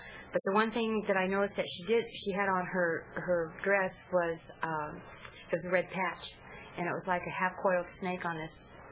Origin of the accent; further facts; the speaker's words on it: Victorville, California, United States; I was born and raised in the Victorville area in the high desert. I still live there.